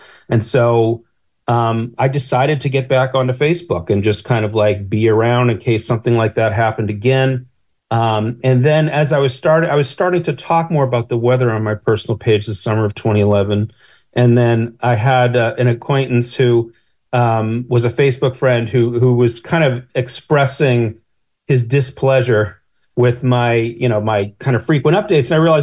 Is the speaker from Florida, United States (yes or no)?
no; Wayland, Massachusetts, United States; I grew up in Wayland, Mass., and so right by Framingham.